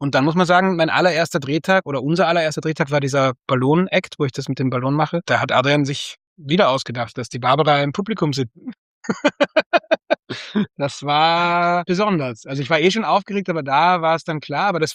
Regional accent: Berlin, Germany; Ja, für mich ist ich bin in Berlin aufgewachsen.

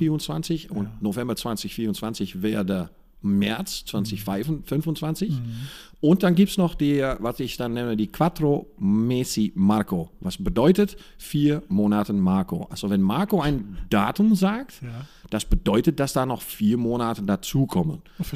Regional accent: Netherlands; German is a second language; now in Milan, Italy; Ich als Holländer, zu Gast in Mailand, sollte dann anpassen.

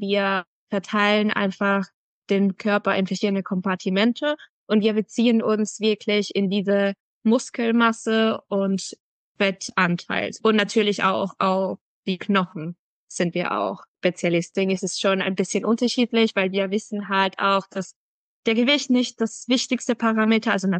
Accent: Venezuela; German is a second language; moved away as an adult; now in Germany; Ich komme ursprünglich aus Venezuela, also Lateinamerika. Und dann bin ich umgezogen hier, um mein Studium in Ernährungswissenschaften zu machen.

